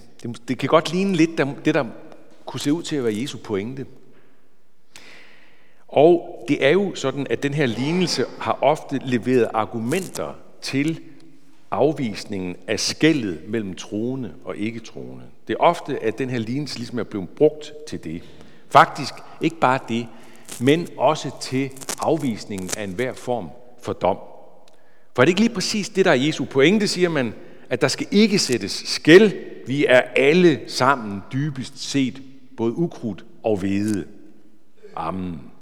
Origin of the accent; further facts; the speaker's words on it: Hirtshals, North Denmark Region, Denmark; jeg voksede op i Hirtshals Missionshus.